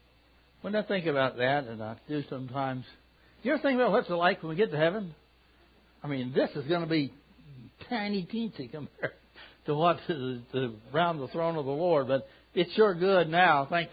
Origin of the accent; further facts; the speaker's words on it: Kentucky, United States; Some of you don't know I'm from Kentucky, so that's common.